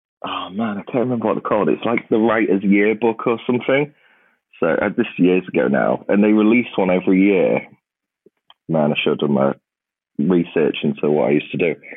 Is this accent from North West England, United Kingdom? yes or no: no; Grimsby, Yorkshire and the Humber, United Kingdom; especially in a town like Grimsby. I mean, it's my hometown, but there was no real opportunity for a writer.